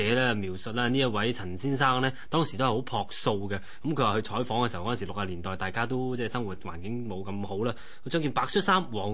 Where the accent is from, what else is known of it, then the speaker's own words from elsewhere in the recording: China; 咁我哋中國人都幾信呢樣嘢啦